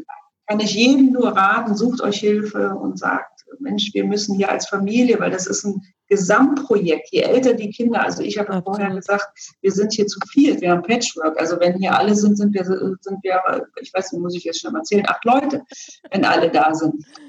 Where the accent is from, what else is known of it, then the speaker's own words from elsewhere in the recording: East Berlin, Berlin, Germany; Also ich bin ja selber in Ost-Berlin groß geworden.